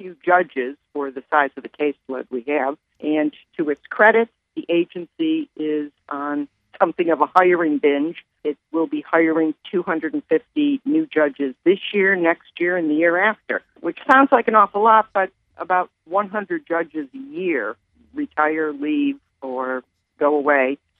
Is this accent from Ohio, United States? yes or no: no; Buffalo, New York, United States; I am born and raised in Buffalo, New York.